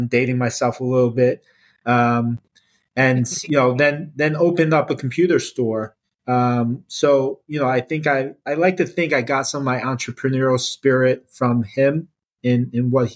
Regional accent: Philadelphia, Pennsylvania, United States; No, I grew up in Philadelphia.

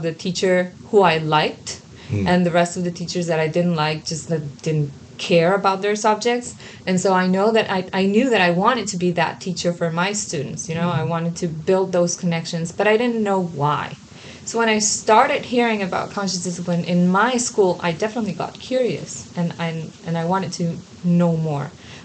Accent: Mexico; English is a second language; I'm from Mexico. So if my pronunciation gets weird, sorry.

